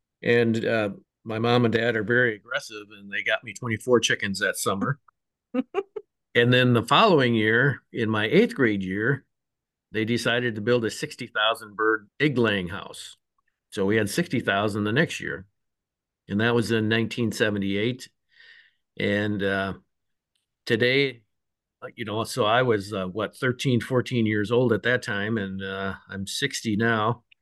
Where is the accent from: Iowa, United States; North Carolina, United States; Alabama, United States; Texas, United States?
Iowa, United States; Sioux Center; I'm from Sioux Center, Iowa. So I'm way up in the northwest corner of Iowa.